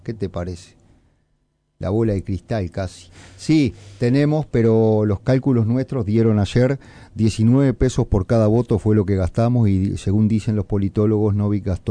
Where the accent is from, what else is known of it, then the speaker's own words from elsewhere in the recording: Paysandú, Uruguay; Somos los dos de Paysandú